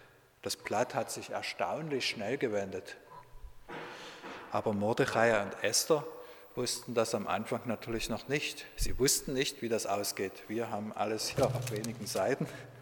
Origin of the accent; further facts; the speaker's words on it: Germany; kann ich als Deutscher da nur sagen